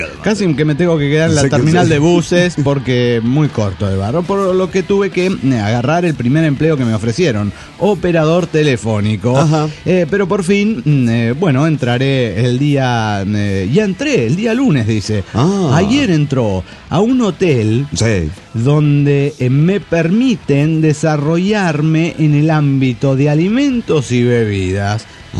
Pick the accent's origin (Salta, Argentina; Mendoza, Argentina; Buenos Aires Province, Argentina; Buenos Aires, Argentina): Salta, Argentina; Somos de Argentina, de la provincia de Salta, La Linda, para ser más precisos.